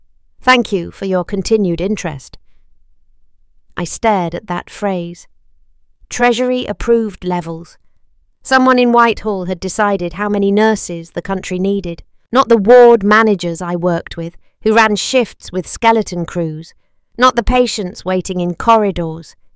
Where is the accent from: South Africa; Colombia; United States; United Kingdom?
United Kingdom; Oxford, South East England; I grew up in Blackbird Leys